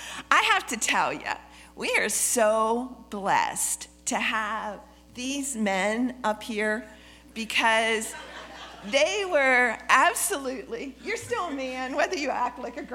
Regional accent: Pennsylvania, United States; He was like, "Where are y'all from?" And we're from Pennsylvania.

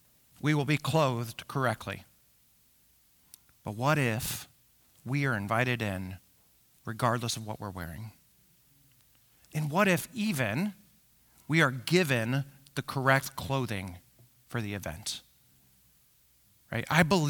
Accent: Illinois, United States; I am from Central Illinois, so this is about 3 hours south of here, right? It is a farm town of 700 people. My graduating class was 37 kids.

